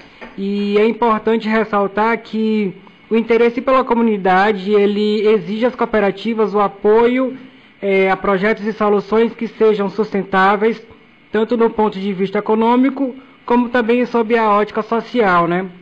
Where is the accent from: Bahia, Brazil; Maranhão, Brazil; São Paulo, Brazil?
Bahia, Brazil; Senhor do Bonfim; Bonfim é de onde eu vim.